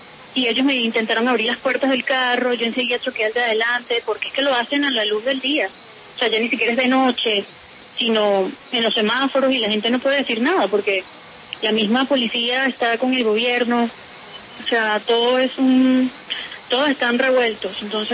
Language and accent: Spanish; Venezuela; born there; nunca voy a dejar de perder la fe de mi país natal, jamás.